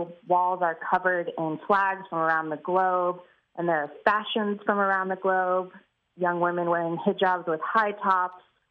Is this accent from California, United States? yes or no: no; Chicago, Illinois, United States; Yes. I grew up in Chicago. I went to high school in Chicago.